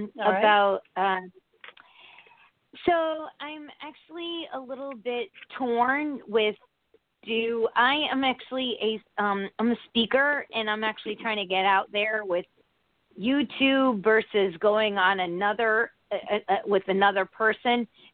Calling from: Connecticut, United States; Connecticut.

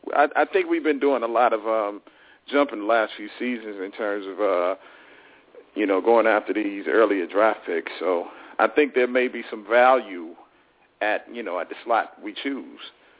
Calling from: Conyers, Georgia, United States; Calling from Conyers, Georgia.

